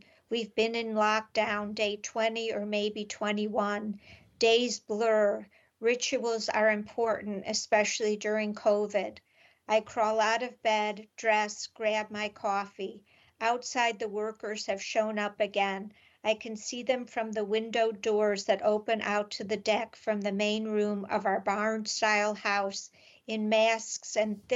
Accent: Cleveland, Ohio, United States; now in Long Island, United States; not only am I trapped on Long Island, but I'm far away from Cleveland where I grew up, where my mother died and lived all 86 years of her life.

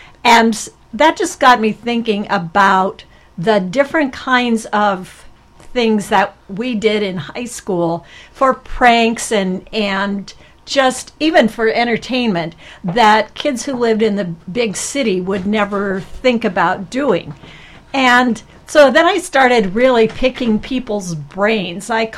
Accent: Adel, Iowa, United States; since I grew up in a small town, I grew up in Adel, Iowa, which actually is the inspiration for Cottonwood Creek.

